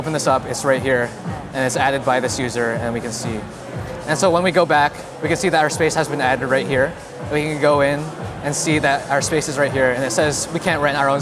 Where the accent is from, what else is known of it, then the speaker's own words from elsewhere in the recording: Utah, United States; I'm a first year in Thayer. And I'm from Utah originally.